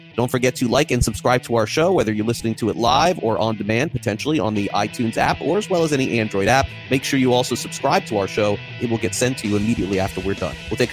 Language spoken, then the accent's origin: English; Florida, United States; It's time to dive into my home state, where I live, and the wackiest stories that go on around the country.